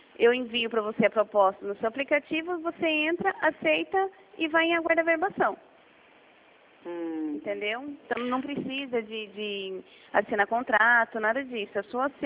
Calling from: Piracicaba, São Paulo, Brazil; Eu sou aqui da Central de Piracicaba, São Paulo.

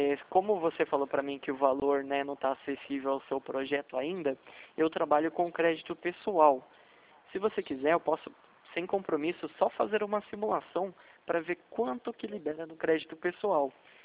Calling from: São José dos Campos, São Paulo, Brazil; Não, eu falo de São José dos Campos, interior de São Paulo. É que o meu sotaque é diferente, né?

